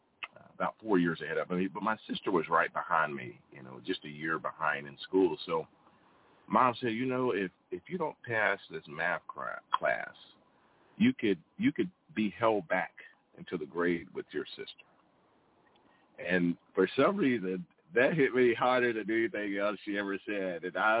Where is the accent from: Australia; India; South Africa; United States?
United States; Greeneville, Tennessee; in my hometown of 2,000 people in Greenville, Tennessee, where everyone knows everyone and everyone knows your phone number